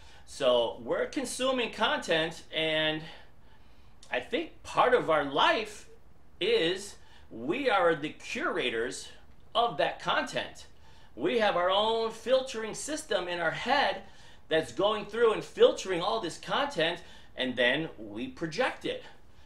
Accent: Detroit, Michigan, United States; well, I'm from Detroit, right? I'm in Michigan.

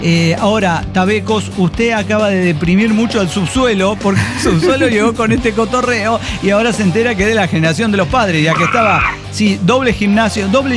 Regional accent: Bolivia; Y creo que hasta yo dicen que soy peruano, pero no, aunque todos sabemos que soy boliviano.

